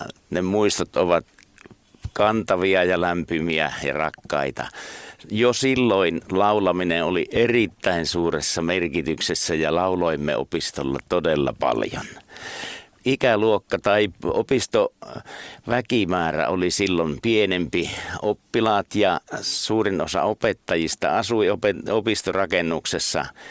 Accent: Lievestuore, Central Finland, Finland; Silloin pikkupoikana asuimme Lievestuoreella

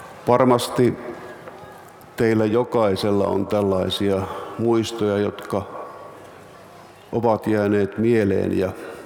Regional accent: Yli-Ii, North Ostrobothnia, Finland; Olin ehkä 13 tai 14. Ja siellä kotipaikkakunnallani Yli-Iissä oli silloin lauluseuroja.

